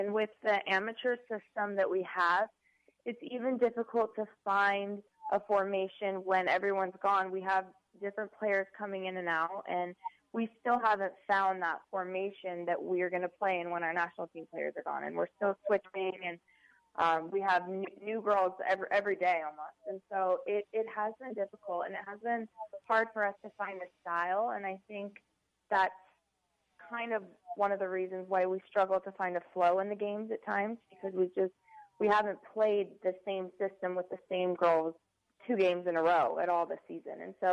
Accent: Utah, United States; Yeah, when I was growing up in Utah, I had a coach.

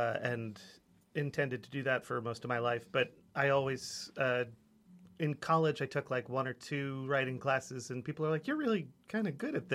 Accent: Florida, United States; also born or lived in California / New Jersey; My parents are from New Jersey. I was born in California, but my parents were only there for a year. Then they moved back to New Jersey, had my brother. We all moved down to Florida.

